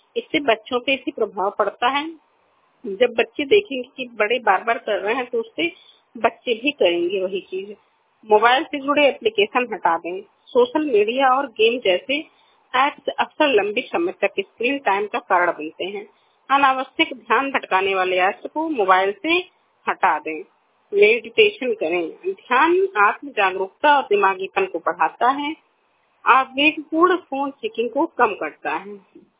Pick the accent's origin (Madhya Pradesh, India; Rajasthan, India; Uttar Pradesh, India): Uttar Pradesh, India; Basti; मैं 32 साल की हूँ, मैं बस्ती आवास विकास से हूँ।